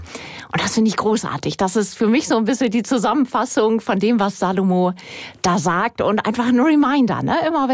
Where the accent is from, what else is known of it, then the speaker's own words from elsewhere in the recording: Lower Saxony, Germany; moved away; in meiner alten Heimat in Niedersachsen, da gibt's oft diese wunderschönen alten Fachwerkbauernhäuser.